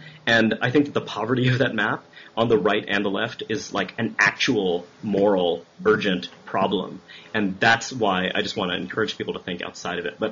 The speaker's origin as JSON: {"language": "English", "town": "Brooklyn", "region": "New York", "country": "United States", "tie": "born or raised there", "said": "I grew up in Flatbush"}